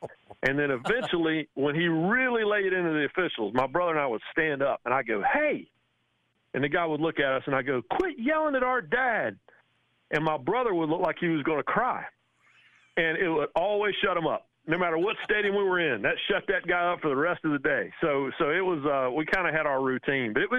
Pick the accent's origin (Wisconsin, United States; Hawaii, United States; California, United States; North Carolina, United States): North Carolina, United States; Raleigh; I grew up in Raleigh, and my dad was an ACC official.